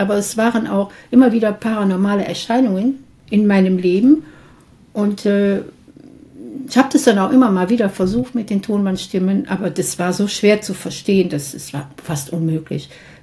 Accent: Mönchengladbach, North Rhine-Westphalia, Germany; in meiner Heimatstadt Mönchengladbach, ja, so eine Vorstellung gegeben

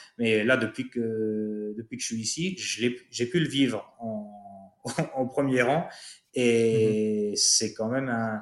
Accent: Spain; French is a second language; ils remarquent un petit accent et ils disent, ah, vous avez un accent, vous êtes d'où? Je viens d'Espagne.

